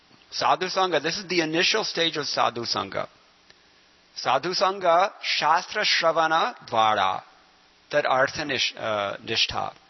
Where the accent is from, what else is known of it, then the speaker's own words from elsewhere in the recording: Culver City, California, United States; I grew up here in Culver City.